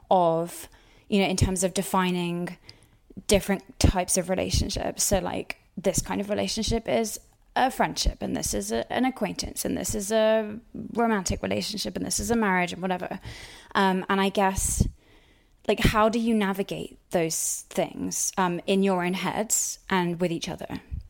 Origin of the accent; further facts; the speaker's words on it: United Kingdom; I mean, I'm British, so, you know, we're super, super prudy about everything.